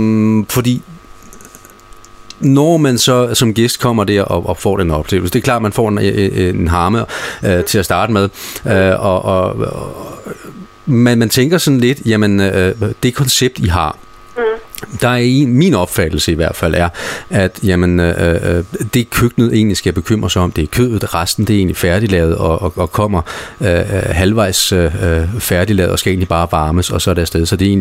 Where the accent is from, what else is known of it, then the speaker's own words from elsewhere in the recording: Sabro, Central Denmark Region, Denmark; Altså nu er vi fra Sabro lidt længere ude